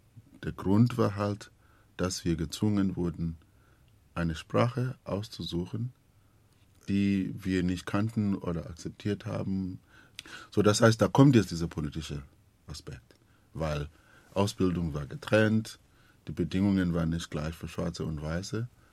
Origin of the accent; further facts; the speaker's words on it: Eastern Cape, South Africa; Weil ich bin in Transkei zur Schule gegangen, wo eigentlich keine Weiße gab.